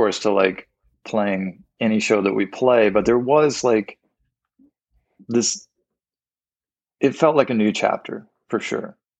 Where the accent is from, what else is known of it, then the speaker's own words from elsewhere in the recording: Crestwood, Kentucky, United States; I grew up in a little town called Crestwood. They're like counties next to each other. You know, I grew up in Oldham County